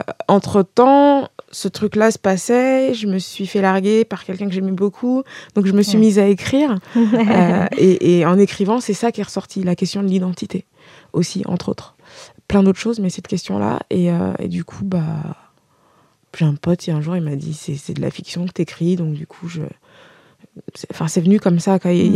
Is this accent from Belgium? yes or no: no; France; born there; Enfin, moi je suis née en France